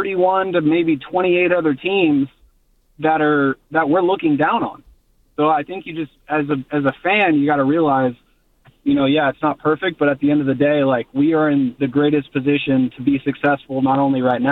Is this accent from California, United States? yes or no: yes; California, United States; born and raised in the Bay, so I'm not hating or anything